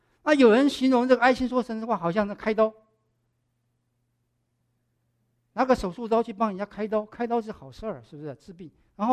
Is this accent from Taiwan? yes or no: yes; Taiwan; 我们小时候在台湾就会讲这么一个故事